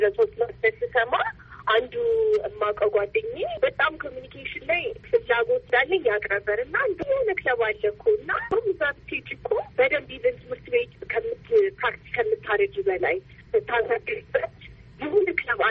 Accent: Addis Ababa, Ethiopia; የአዲስ አበባ ነው በዚህ ያደግኩት።

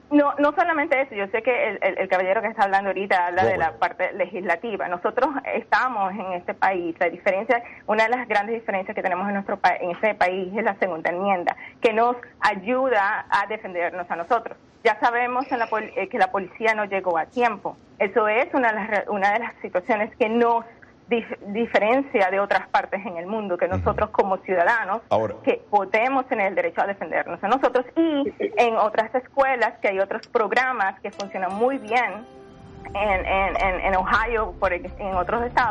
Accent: Venezuela; born there; Yo nací en Venezuela, yo soy venezolana

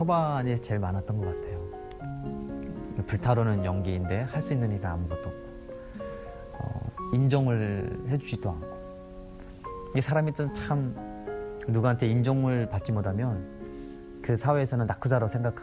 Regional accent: North Korea; born there; 절망의 이유가 내가 북한에서 태어났나라는 첫째 절망. 그때부터는 이제 나는 왜 북한에서 태어났을까 이런 생각을 많이 하게 되고

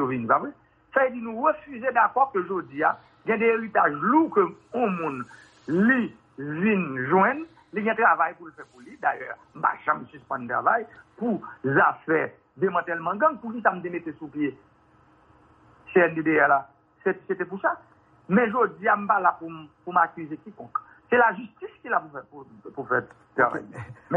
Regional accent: Haiti; Je suis un haïtien

